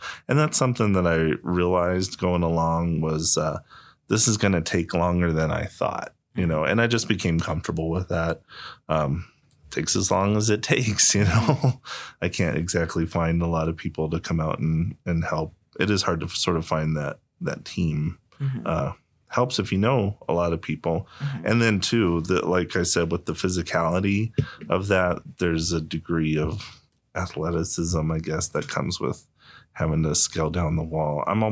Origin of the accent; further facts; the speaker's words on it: Rye, New York, United States; Well, I grew up mostly in Rye, so I've lived in the mountains most of my life, and it's a different experience, certainly, from living in the city.